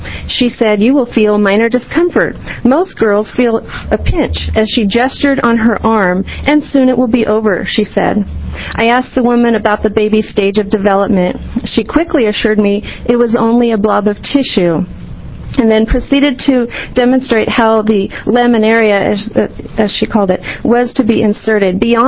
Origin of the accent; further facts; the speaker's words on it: Oregon, United States; I'm from Almsville, here in Oregon.